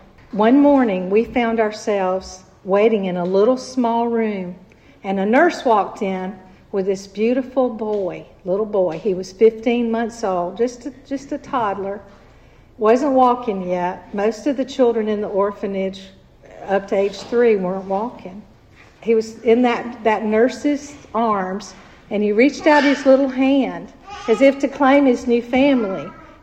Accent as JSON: {"language": "English", "town": "Pickens", "region": "South Carolina", "country": "United States", "said": "We're from Pickens, South Carolina. We had never been out of the country, hardly out of the southeast region, but we found ourselves in Ukraine in a wartime."}